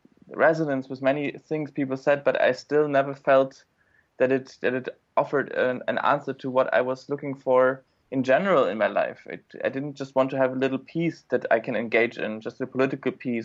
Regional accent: Germany; I grew up in Germany.

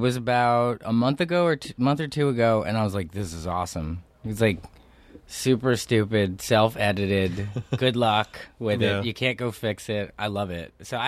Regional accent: New Jersey, United States; I'm from New Jersey, yeah.

